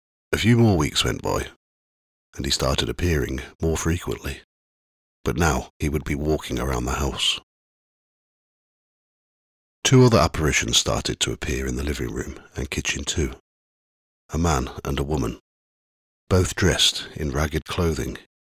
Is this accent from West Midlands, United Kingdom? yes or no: yes; Redditch, West Midlands, United Kingdom; a collection of ghost stories that I've collected from my hometown over the last 20 years. In this episode, I'll be covering the areas of Headless Cross and Smallwood. Headless Cross is in the southwest of Redditch.